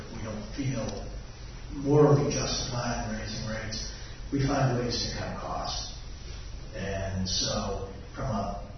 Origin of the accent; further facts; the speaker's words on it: Massachusetts, United States; now in Carpentersville, United States; I come from Massachusetts, which is Taxachusetts.